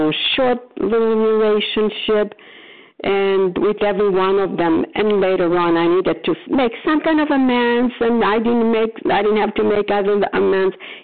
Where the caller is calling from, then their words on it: Port Charlotte, Florida, United States; No, I'm calling from Florida, Port Charlotte, Florida.